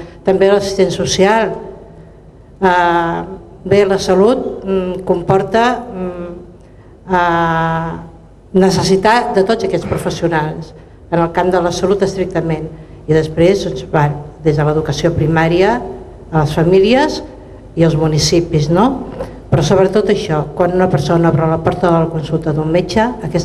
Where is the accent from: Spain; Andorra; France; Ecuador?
Spain; Girona, Catalonia; Jo sóc de Girona, sóc infermera encara que no treballo